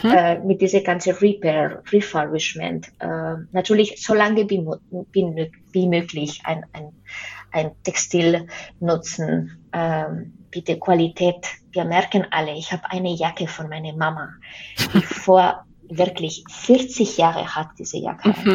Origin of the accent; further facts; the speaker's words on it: Spain; German is a second language; ich komme ja aus Spanien